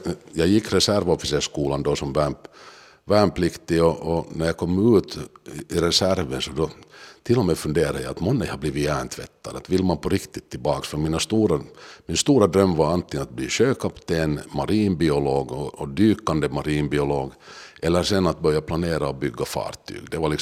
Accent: Helsinki, Uusimaa, Finland; Jag är hemma från Helsingfors och bodde barndomen i Munksnäs, gick i Munksnäs i skola och skrev studenten för Lärkan

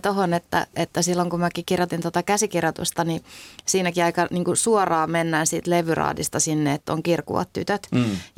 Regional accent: Pori, Satakunta, Finland; mä oon Porista kotoisin

